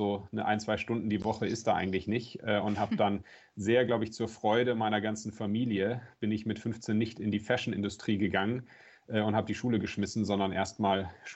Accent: Southern Germany, Germany; Ich bin ja im Süden groß geworden, in der Nähe von den Bergen.

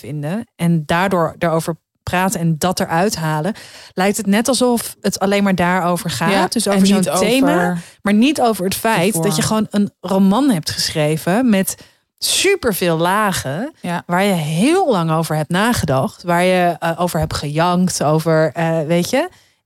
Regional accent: Heemskerk, North Holland, Netherlands; Ik weet wel, bij ons in Heemskerk... bij de bibliotheek, want we werden dan wel af en toe meegenomen naar de bibliotheek en zo.

